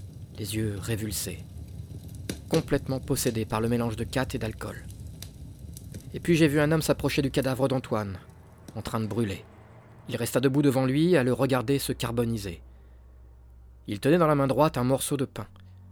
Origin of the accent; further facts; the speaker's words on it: Madagascar; now in Paris, France; Je suis originaire de Madagascar et je connais beaucoup de gens du pays.